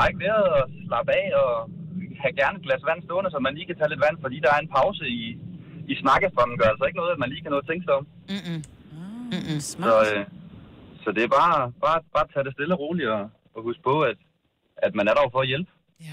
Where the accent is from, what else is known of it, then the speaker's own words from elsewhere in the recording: Odense, Region of Southern Denmark, Denmark; Jeg er fra Odense.